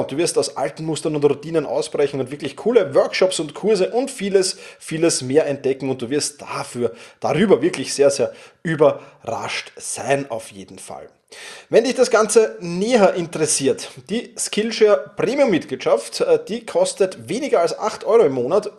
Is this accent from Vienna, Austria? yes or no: yes; Vienna, Austria; Wir sind ja beide aus Wien oder du bist aus der Steiermark, aber momentan in Wien